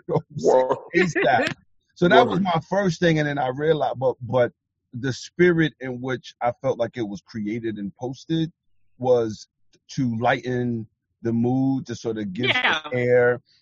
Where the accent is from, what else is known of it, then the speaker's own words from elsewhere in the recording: Brooklyn, New York, United States; I'm from Brooklyn. I, you know, obviously love … You know, we know what he meant to the borough, particularly that area.